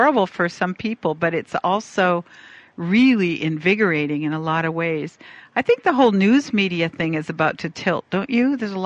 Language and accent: English; Canada; I'm actually Canadian